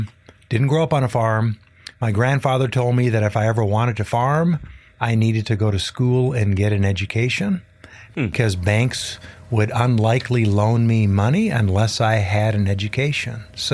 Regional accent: Minneapolis, Minnesota, United States; Prior to 1993, I grew up in South Minneapolis, so I'm actually a city kid.

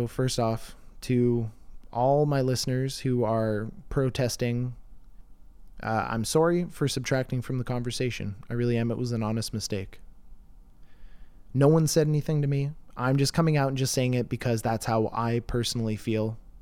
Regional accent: Canada; I'm Canadian. I'm not a Democrat or a Republican.

